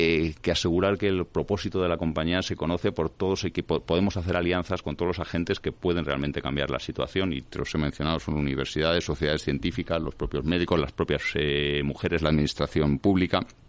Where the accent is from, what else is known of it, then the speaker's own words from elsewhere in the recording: Spain; soy ciudadano español